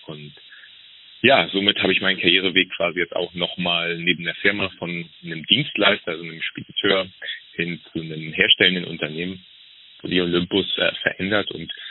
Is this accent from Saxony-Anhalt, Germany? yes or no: no; Flensburg, Schleswig-Holstein, Germany; Ich komme ursprünglich eigentlich aus Flensburg, bin dort aufgewachsen, groß geworden, habe dort mein Abitur gemacht und damals dann auch noch meinen Zivildienst, der noch Pflicht war